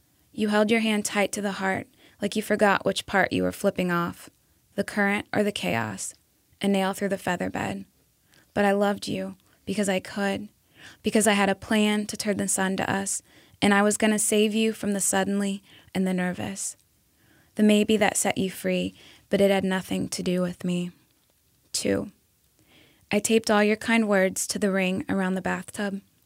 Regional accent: Trenton, Ohio, United States; Trenton, Ohio.

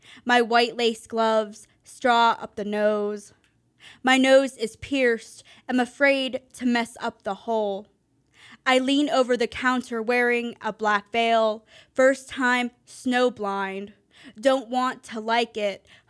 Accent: Pittsburgh, Pennsylvania, United States; I mean, I'm from Pittsburgh. My family lives in an old still town, and that's what I know.

